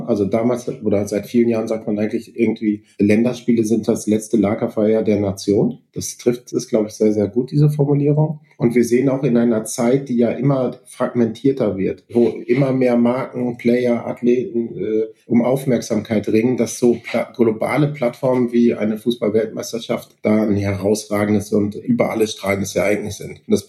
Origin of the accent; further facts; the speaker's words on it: Haltern am See, North Rhine-Westphalia, Germany; komme gebürtig aus NRW, aus Haltern am See